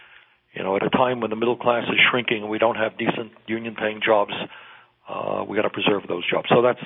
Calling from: Philadelphia, Pennsylvania, United States; I'm calling you from Philadelphia. That's why it went on the screen. I'm in the airport in Philadelphia

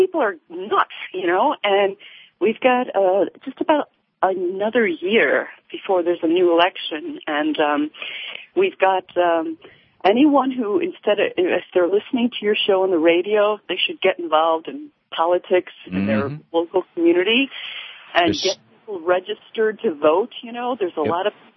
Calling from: Ithaca, New York, United States; Hi. Well, I'm calling from the Twilight Zone here. Rod Sterling is from here.

